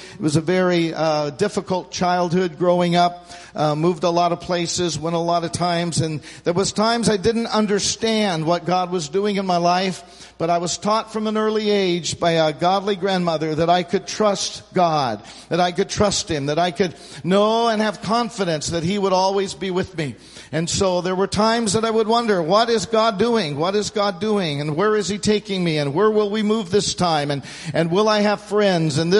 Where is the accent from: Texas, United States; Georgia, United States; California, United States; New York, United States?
California, United States; and I was raised in Central California. We had lots of snails and look at snails and the grass and the ants